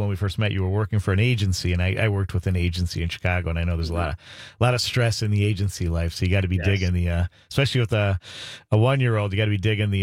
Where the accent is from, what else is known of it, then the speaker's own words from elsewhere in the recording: Ireland; And of course, I know me being Irish and into the whole the mystical type of things, I guess I'm more prone to believe those types of things.